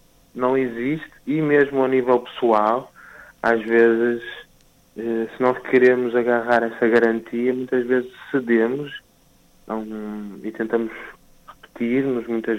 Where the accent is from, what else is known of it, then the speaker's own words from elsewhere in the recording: Porto, Norte, Portugal; Eu nasci no Porto e vivo aqui há 29 anos.